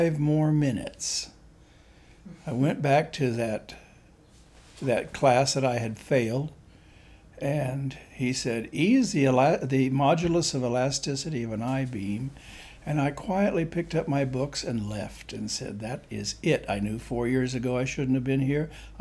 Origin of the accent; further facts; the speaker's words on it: Oklahoma, United States; also born or lived in Kansas; I was born in Oklahoma, raised in Oklahoma and Kansas, back and forth and back and forth and back and forth.